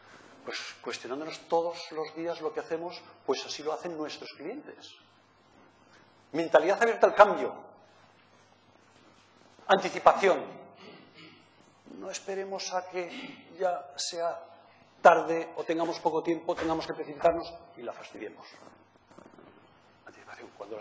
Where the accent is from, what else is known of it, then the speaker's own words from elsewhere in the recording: Navarre, Spain; Soy de la Ribera de Navarra y por tanto soy un poco bruto.